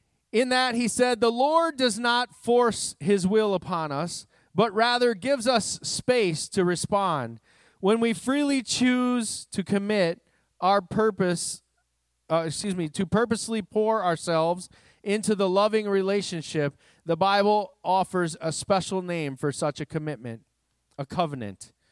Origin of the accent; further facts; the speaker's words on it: Rushford, Minnesota, United States; And it was growing up in Rushford, Minnesota, we were right in the bluff country.